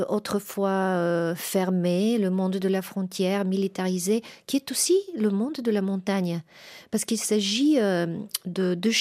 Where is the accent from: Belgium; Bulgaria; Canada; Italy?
Bulgaria; Sofia, Sofia City; même si j'ai grandi à Sofia, loin physiquement de la fronte du rideau de fer, j'ai grandi dans une dictature propagandiste